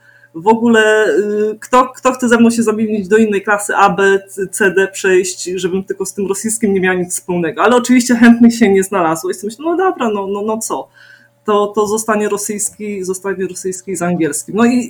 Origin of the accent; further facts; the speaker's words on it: Sanok, Subcarpathian Voivodeship, Poland; Ja w ogóle jestem z Sanoka.